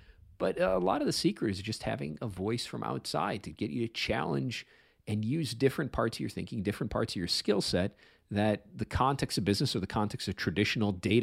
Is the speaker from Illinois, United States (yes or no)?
yes; Illinois, United States; I'll tell you, even though I grew up on the South Side, I do love the Cubs.